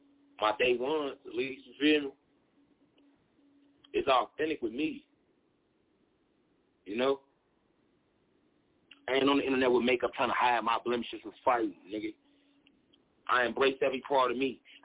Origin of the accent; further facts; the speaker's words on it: Chicago, Illinois, United States; I'm from Chicago, nigga. My people in Chicago, I'm losing niggas every day.